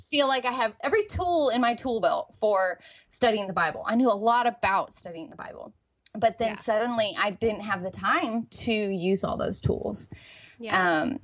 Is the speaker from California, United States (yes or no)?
yes; California, United States; I'm picking up from Southern California, moving across the country.